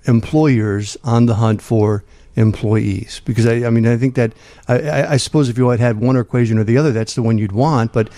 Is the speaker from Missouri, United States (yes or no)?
no; Illinois, United States; You know, I grew up in Kankakee County. I've lived here in Chicago area for a while.